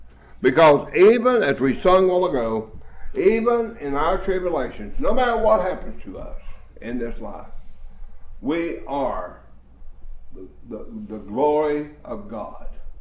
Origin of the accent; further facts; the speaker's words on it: the South, United States; I grew up in it. I grew up in the South. I grew up a Democrat.